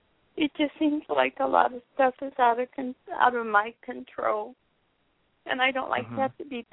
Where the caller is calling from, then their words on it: California, United States; I'm calling from California.